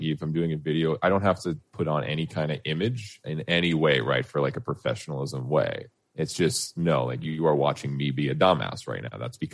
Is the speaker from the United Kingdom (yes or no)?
no; Canada; born there; Because my background is Slavic. Like, my parents are like, I'm Canadian as fuck because I was born here.